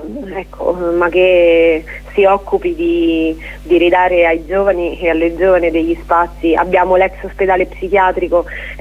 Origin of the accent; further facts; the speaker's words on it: L'Aquila, Abruzzo, Italy; se ti ci abitui come aquilana che ci vive, è ancora difficile non vederla come una città